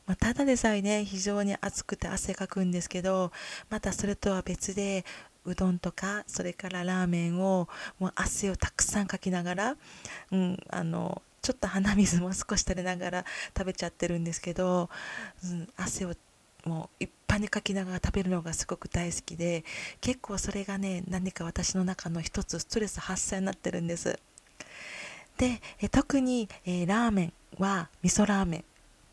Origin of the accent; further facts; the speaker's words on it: Kyoto, Japan; accent: Kyoto dialect; 私の出身地は京都です。いつも、こういうお仕事をしているので標準語ばかりお話しすることが多いんですが、せっかく生まれ育った京都大好きだし